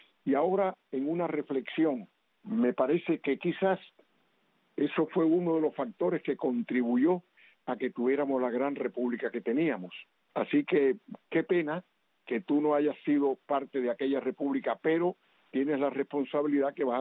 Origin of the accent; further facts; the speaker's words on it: Cuba; moved away; pues a mí, que soy cubano, que llevo ya en el destierro más de 60 años, pues me parece mentira.